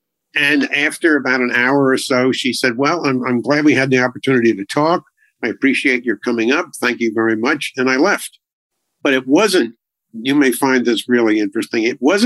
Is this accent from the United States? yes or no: yes; Long Island, New York, United States; born or raised there